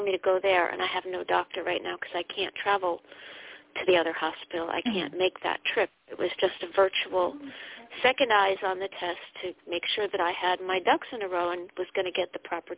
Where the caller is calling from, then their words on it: Connecticut, United States; Oh, Connecticut.